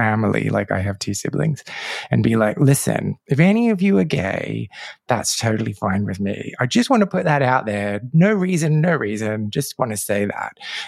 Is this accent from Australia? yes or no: yes; Australia; I grew up in Australia.